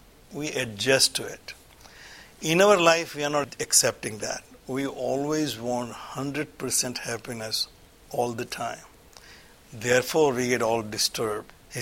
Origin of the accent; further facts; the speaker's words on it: India; I grew up in India